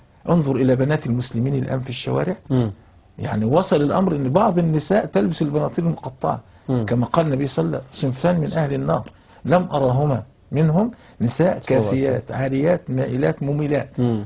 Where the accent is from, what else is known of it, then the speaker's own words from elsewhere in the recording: Egypt; والآن عندنا في مصر القائمة 1.5 مليون و600 ألف وكذا